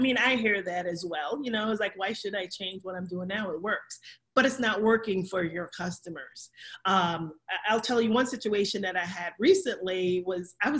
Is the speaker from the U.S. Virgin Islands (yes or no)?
yes; St. Croix, U.S. Virgin Islands; Yeah, I'm originally from the Caribbean. And so within the Caribbean, where I'm from, St. Croix, like 89% of our gross revenues come from tourism.